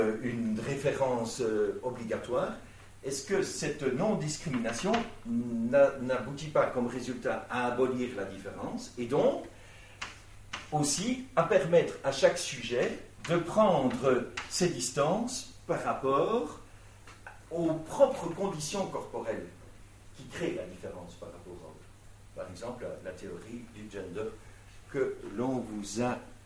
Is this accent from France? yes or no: no; Belgium; chez nous en Belgique.